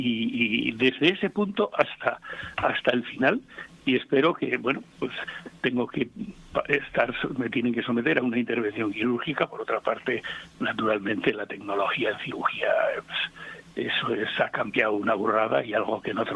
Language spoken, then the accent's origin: Spanish; Burgos, Castile and León, Spain; born there; Vamos, yo nací en Burgos.